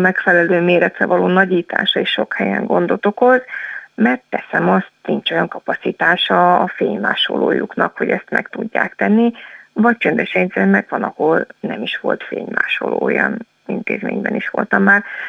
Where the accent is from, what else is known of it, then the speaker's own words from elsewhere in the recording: Budapest, Hungary; now in Miskolc, Hungary; én budapesti vagyok, 10 éve élek Miskolcon, de született budapestiként költöztem ide